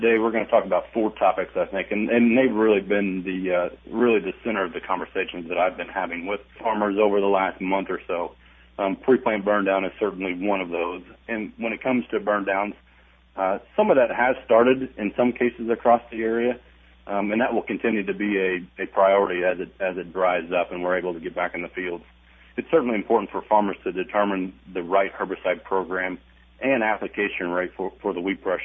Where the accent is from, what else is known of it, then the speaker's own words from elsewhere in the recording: Carrollton, Illinois, United States; So my hometown is Carrollton, Illinois, so, you know, west central Illinois is home to me.